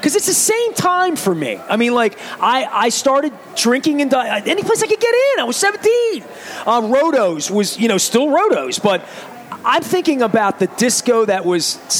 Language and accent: English; Dundalk, Maryland, United States; But when I think of Canton, I grew up in Dundalk. Canton was not a nice place when I was a kid.